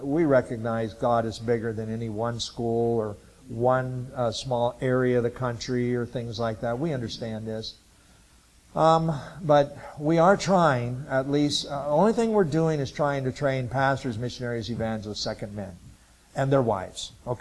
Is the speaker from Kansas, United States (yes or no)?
no; Lebanon, Ohio, United States; I'm originally from Lebanon, Ohio. My dad and mom both were raised down in the hills of Kentucky, eastern Kentucky.